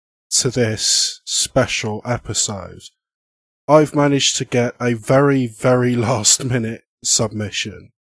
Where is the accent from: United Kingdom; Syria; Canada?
United Kingdom; Bath, South West England; Bath, which is my hometown here in the southwest of England.